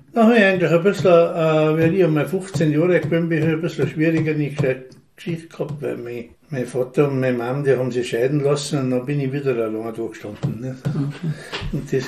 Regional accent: St. Jakob in Haus, Tyrol, Austria; also born or lived in St. Johann; Ich bin am 14. August 1953 geboren in St. Johann. Ja, ich bin der älteste von 8 Kindern und bin aufgewachsen am Hofenberghof St. Jakob

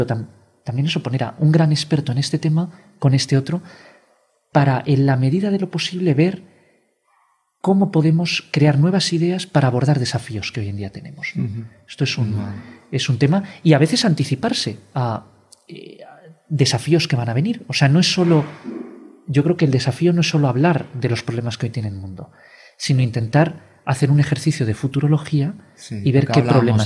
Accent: Spain; Porque claro, la inercia era, como somos españoles, pues que fueran casi todos españoles.

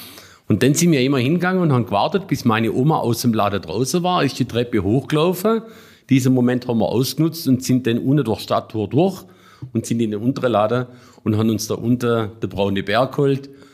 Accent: Blumenfeld, Baden-Württemberg, Germany; es gab bei uns in Blumenfeld zwei sogenannte Tante-Emma-Läder, also praktisch Läder für den täglichen Bedarf

